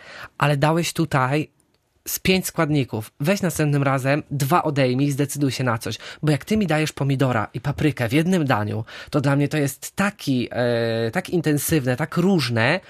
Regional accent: Witnica, West Pomeranian Voivodeship, Poland; ja nie jestem ze Szczecina, pochodzę z miejscowości Witnica Chojeńska, to jest 80 km pod Szczecinem. Tutaj przyjechałem do liceum. Natomiast moje siostry już mieszkały wtedy w Szczecinie, od malutkiego tutaj przyjeżdżam.

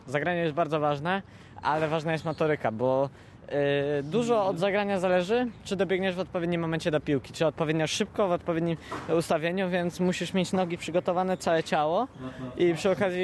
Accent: Kraków, Lesser Poland, Poland; jestem z Krakowa.

